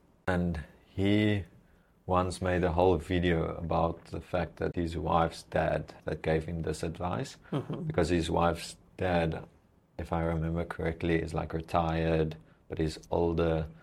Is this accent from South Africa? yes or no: yes; Langebaan, Western Cape, South Africa; I spoke to a guy once in my hometown, Langebaan.